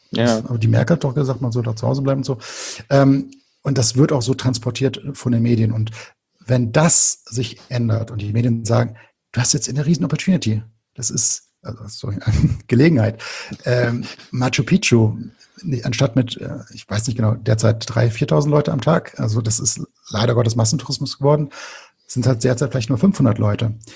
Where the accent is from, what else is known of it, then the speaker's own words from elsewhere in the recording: Krefeld, North Rhine-Westphalia, Germany; Ich komme aus Krefeld und ich bin halt ein Lokalmatador und bin als Kind ins Stadion mit dem Fahrrad gefahren.